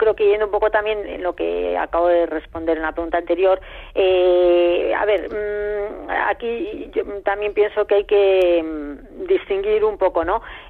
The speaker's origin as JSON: {"language": "Spanish", "town": "San Sebastián", "region": "Basque Country", "country": "Spain", "said": "a ese currículum se une que soy donostiarra."}